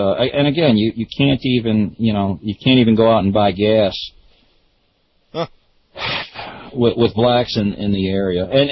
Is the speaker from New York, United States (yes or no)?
no; Detroit, Michigan, United States; when I was growing up in Detroit, I had a black swimming teacher